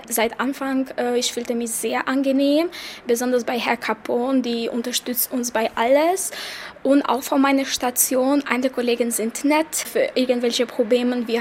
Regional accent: Albania; German is a second language; moved away as an adult; now in Göttingen, Germany; Ich komme aus Albanien und bin 24 Jahre alt. Ich bin seit 3 Monaten ungefähr hier in Göttingen

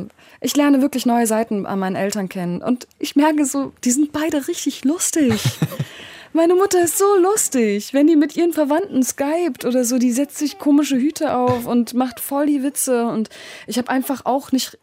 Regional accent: Germany; wenn sie fragen, hey, von wo kommst du? Und dann sage ich halt natürlich Deutschland. Klar. Und merke auch, dass ich nie auf die Idee kommen würde, Türkei zu sagen. Das sind halt wirklich das Land, wo meine Verwandten herkommen.

